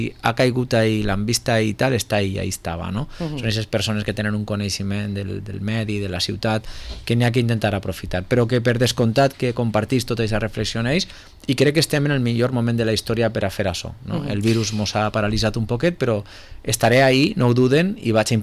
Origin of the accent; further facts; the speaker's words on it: Valencian Community, Spain; I en la nostra cultura d'ací del Mediterrani i en nosaltres especialment com a valencians